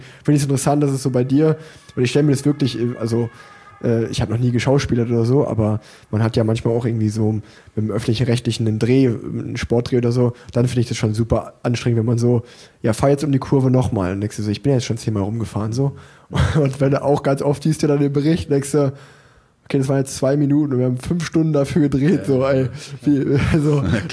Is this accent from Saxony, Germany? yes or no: no; Unna, North Rhine-Westphalia, Germany; born there; now in Cologne, Germany; als gebürtiger Unneraner, das liegt ja eigentlich vor Ort von Dortmund, ist das ganz genauso. Also ich finde, ich wohne jetzt in Köln